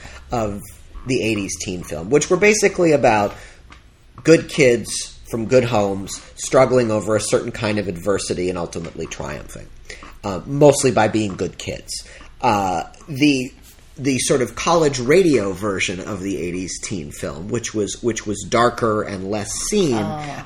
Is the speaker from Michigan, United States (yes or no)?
yes; Ann Arbor, Michigan, United States; Yeah, I mean, growing up in Ann Arbor, Michigan, the most obvious example is my beloved University of Michigan football team.